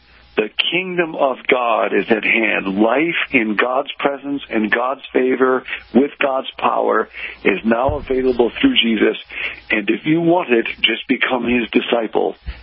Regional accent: Rockford, Illinois, United States; I grew up in Rockford, Illinois.

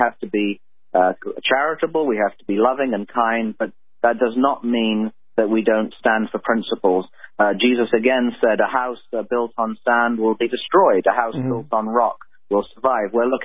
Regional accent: England, United Kingdom; as an Englishman, it's always a kind of amusing for me

